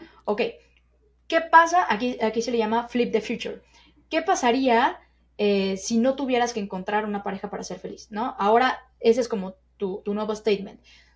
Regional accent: Mexico; nuevas para a lo mejor nosotros como mexicanos, porque algo que he visto es que en otros países eso está un poco común.

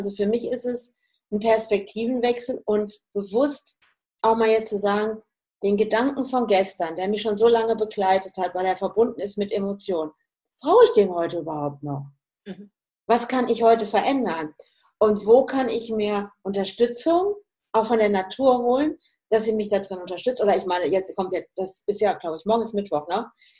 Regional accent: Hesse, Germany; also ich komme ja eigentlich auch aus dem Hessischen, ne?

